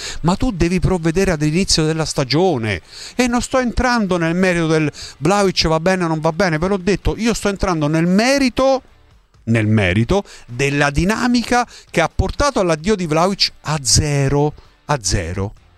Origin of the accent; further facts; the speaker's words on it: Abruzzo, Italy; nemmeno quelle del mio paese in Abruzzo, che è la prima categoria.